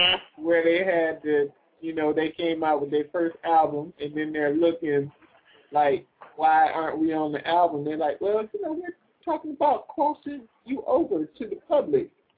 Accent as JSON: {"language": "English", "town": "New Orleans", "region": "Louisiana", "country": "United States", "said": "I remember a dude, you know, I'm from New Orleans."}